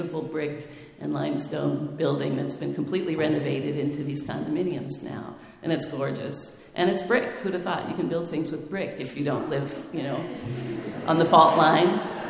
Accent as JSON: {"language": "English", "town": "Oakland", "region": "California", "country": "United States", "tie": "born or raised there", "said": "But I'm from here. I was born at Kaiser in Oakland. I am a Bay Area kid."}